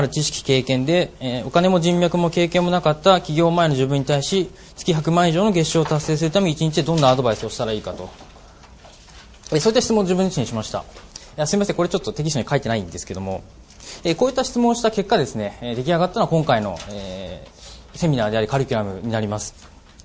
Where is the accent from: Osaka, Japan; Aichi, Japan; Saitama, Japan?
Saitama, Japan; born there; 私は1979年埼玉県の生まれです。ちょうどインベーダーゲームがブームになった頃に生まれました。